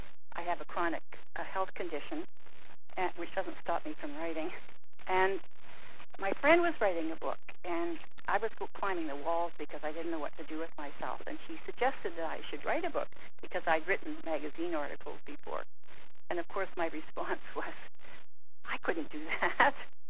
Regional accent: Toronto, Ontario, Canada; I grew up in Toronto, and believe it or not, but we lived right near the shore of Lake Ontario

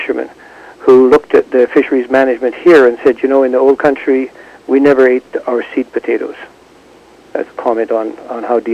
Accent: Campbell River, British Columbia, Canada; I was growing up in Campbell River and real men were either loggers or fishermen.

